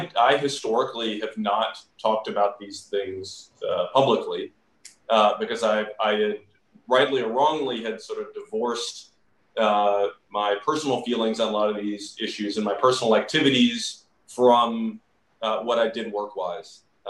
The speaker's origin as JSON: {"language": "English", "region": "the South", "country": "United States", "tie": "born or raised there", "said": "And you know, look, growing up in the South"}